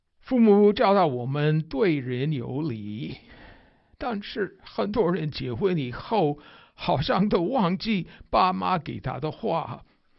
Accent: United States; Chinese is a second language; 因为我是美国人，而且美国人很重视口气新鲜

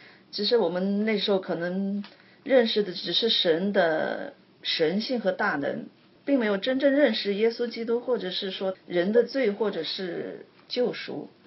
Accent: China; born there; 我出生在大陆的60年代

